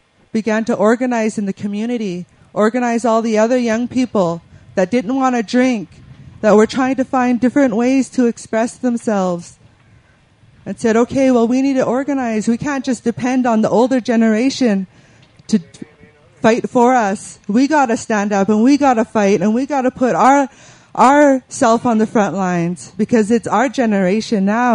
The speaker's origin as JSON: {"language": "English", "region": "British Columbia", "country": "Canada", "said": "I'm from the Sequatmoc territory in so-called British Columbia, Canada. We are mountain people. We depend on the mountains."}